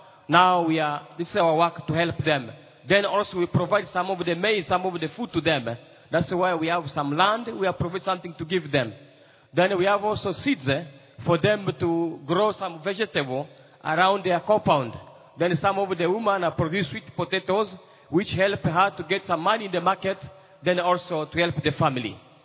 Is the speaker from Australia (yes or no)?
no; DR Congo; I'm from the French-speaking country. I'm from Democratic Republic of Congo.